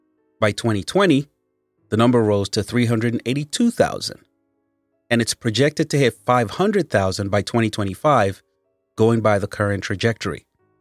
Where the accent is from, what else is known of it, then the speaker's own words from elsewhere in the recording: Nigeria; now in United States; As a Nigerian that relocated to the U.S. myself, I understand the motives of many who wish to leave the country.